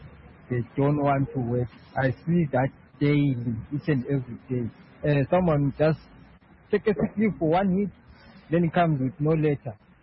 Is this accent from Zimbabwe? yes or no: yes; Zimbabwe; now in South Africa; so I come from Zimbabwe.